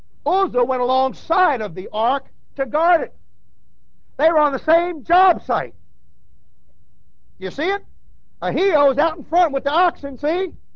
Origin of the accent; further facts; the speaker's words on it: New York, United States; I grew up in New York and worked at a Greek florist.